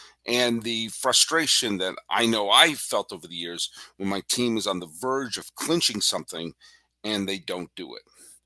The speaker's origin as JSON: {"language": "English", "region": "New England", "country": "United States", "tie": "born or raised there", "also_born_or_lived": "San Francisco Bay Area / New York", "lives_now": "Los Angeles, United States", "said": "I was raised in New England, and we moved to the San Francisco Bay Area in time for the Giants and the A's to be very good. I moved to New York"}